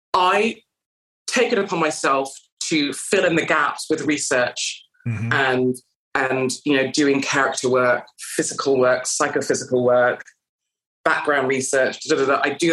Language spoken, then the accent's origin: English; Canada; English is a second language; moved away; It's like I came from Canada and I had to learn English. I had to learn, you know, everything that I missed in terms of all the cultural references and all that stuff and how people think here.